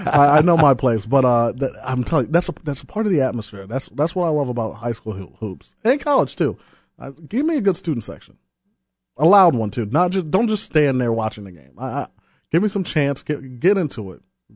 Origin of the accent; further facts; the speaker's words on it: Chicago, Illinois, United States; and I come from Chicago, and one of the big things about Chicago hoops is the student section.